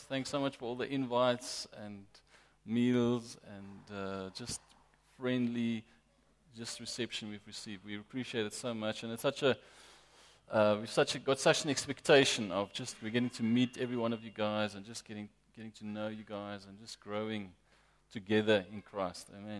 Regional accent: Pretoria, Gauteng, South Africa; born there; also born or lived in United Kingdom; I was born in Pretoria, so it's great to be back. My family and I moved back to Pretoria a month ago, actually exactly a month ago today. We were living in the UK for 6 years

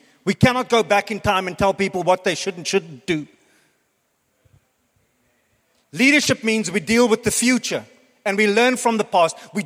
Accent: South Africa; And I know as South African, back in the day, I'd sit there and go, but how can you do that?

